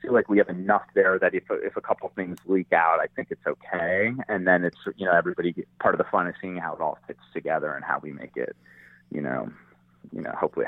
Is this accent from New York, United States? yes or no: yes; New York City, New York, United States; I was always that way when I grew up in New York City